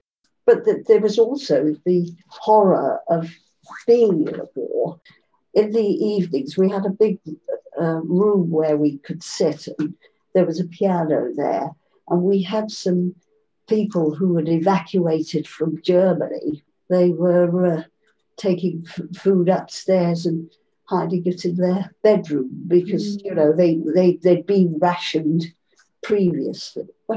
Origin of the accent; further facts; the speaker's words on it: Yeovil, South West England, United Kingdom; also born or lived in Lancashire; and I lived and grew up in Yeovil, but I was born in 1930 in Lancashire.